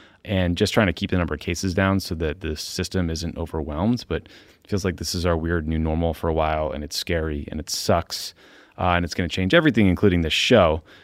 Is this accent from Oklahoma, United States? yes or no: no; Boston, Massachusetts, United States; But it felt like a terrorist attack on my hometown.